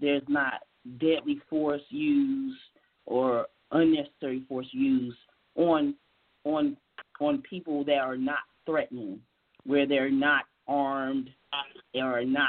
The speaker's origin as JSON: {"language": "English", "town": "Atlantic City", "region": "New Jersey", "country": "United States", "said": "It's just that because I'm from Atlantic City, New Jersey, even those white officers that was in the police academy, they never lived in Atlantic City, New Jersey"}